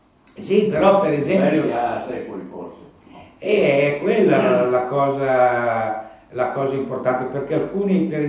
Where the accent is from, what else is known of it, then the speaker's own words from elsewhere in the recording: Carate Brianza, Lombardy, Italy; born there; Io sono nato a Carate Brianza